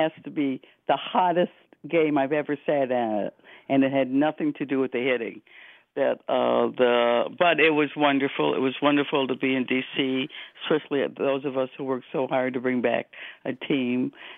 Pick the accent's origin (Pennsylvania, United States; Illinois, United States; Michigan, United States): Michigan, United States; Detroit; also born or lived in Europe; Well, you know, I grew up in Detroit.